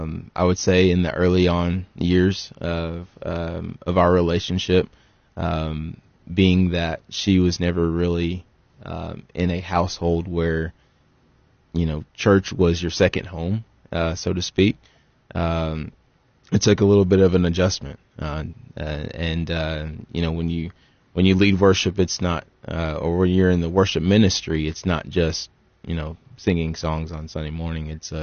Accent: Gallatin, Tennessee, United States; Originally, I'm from Gallatin, Tennessee.

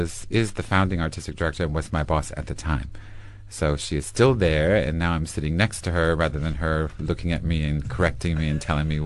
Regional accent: San Diego, California, United States; also born or lived in New Jersey; now in Manila, Philippines; I grew up in San Diego, California. I was actually born in New Jersey, but my father was a naval officer, so we moved around a little bit, and we ended up in San Diego, which is not a bad place to grow up.

